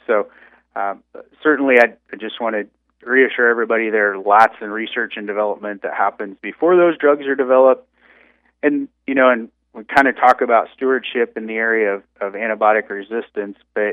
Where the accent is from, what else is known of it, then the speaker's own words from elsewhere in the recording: Kansas, United States; born there; I'm actually from Kansas, South Central Kansas. I'm a Kansas-born native.